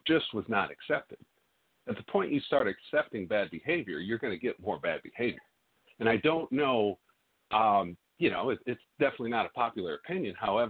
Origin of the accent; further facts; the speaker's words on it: St. Paul, Minnesota, United States; And I grew up in Frogtown through the 90s, where prostitution and drug dealing and crime was right outside my corner.